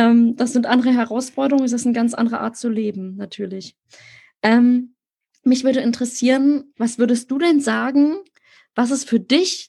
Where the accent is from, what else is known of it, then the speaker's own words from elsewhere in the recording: Berlin, Germany; Mein Partner ist auf dem Land aufgewachsen und ich bin in Berlin selber groß geworden.